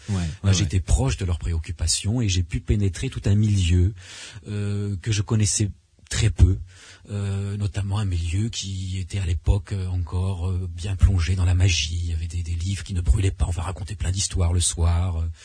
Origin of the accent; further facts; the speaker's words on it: Nice, Provence-Alpes-Côte d'Azur, France; born there; Donc je suis né à Nice précisément, clinique du Belvédère en face de l'église orthodoxe.